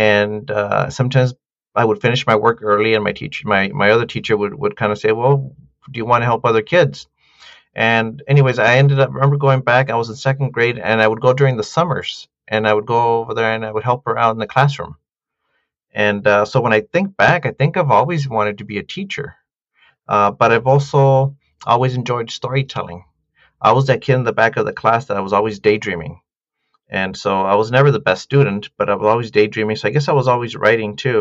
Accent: Santa Ana, California, United States; I grew up with a sense of disentitlement, like I'm from Santa Ana, I'm a Latino

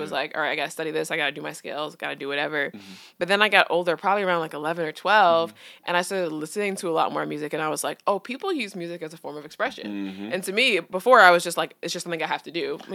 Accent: New York, United States; now in Washington, D.C., United States; I'm originally from New York.

